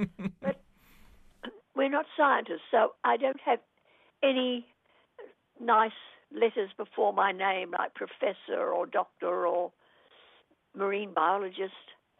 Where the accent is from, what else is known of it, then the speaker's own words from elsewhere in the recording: Lower Hutt, Wellington, New Zealand; I grew up in Lower Hutt, Wellington.